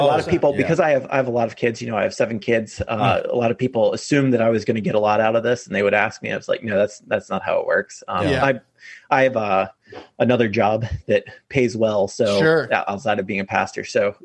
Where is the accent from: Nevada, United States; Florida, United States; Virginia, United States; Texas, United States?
Virginia, United States; now in Sunnyvale, United States; I came from Virginia, but I've been here in Sunnyvale, California for the past 11 years, almost 12 years.